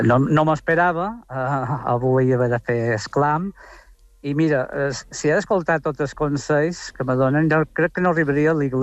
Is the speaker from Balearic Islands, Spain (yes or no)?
yes; Sa Pobla, Balearic Islands, Spain; aquestes festes són ancestrals i mos identifiquen com a poblers, com a mallorquins.